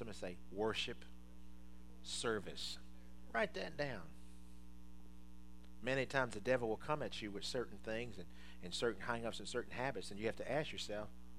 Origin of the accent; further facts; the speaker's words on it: Washington, District of Columbia, United States; The church that I grew up with in Washington, D.C.